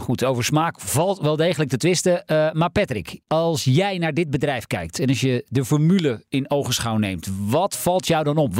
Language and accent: Dutch; Heiloo, North Holland, Netherlands; Ik kom zelf uit Heilo.